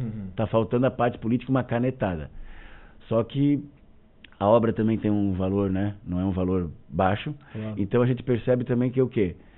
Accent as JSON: {"language": "Portuguese", "town": "Santana", "country": "Brazil", "tie": "born there", "said": "eu nasci em Santana"}